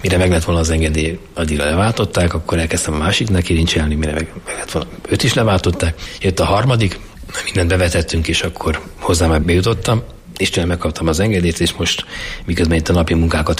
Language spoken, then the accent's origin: Hungarian; Budapest, Hungary; born or raised there